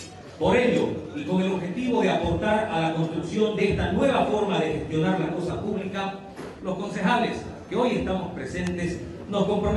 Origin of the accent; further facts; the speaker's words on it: Santa Cruz, Bolivia; los cruceños y cruceñas queremos recuperar la esperanza y construir un municipio democrático